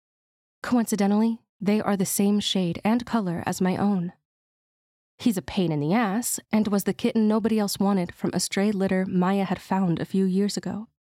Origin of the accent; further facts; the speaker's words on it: Dallas, Texas, United States; As someone who was born and raised in Dallas, Texas, I eventually found the city to be exhausting.